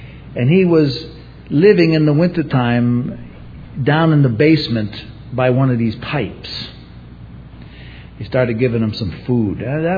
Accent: New York, United States; You know, I came from a family. We come from New York.

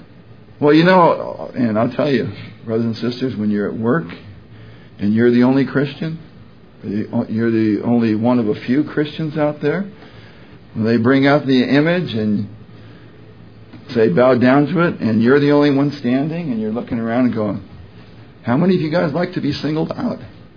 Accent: Virginia, United States; I'm from Virginia. We chew.

